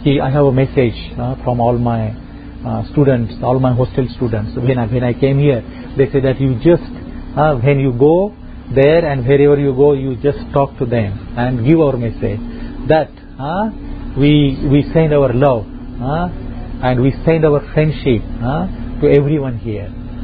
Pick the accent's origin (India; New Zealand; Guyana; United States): India; though I am coming from India, though my brothers and sisters are here